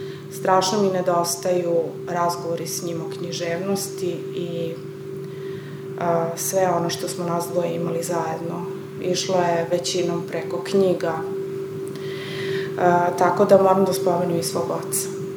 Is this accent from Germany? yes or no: no; Belgrade, Serbia; born there; also born or lived in Copenhagen; dakle, ja sam rođena u Beogradu 1971. godine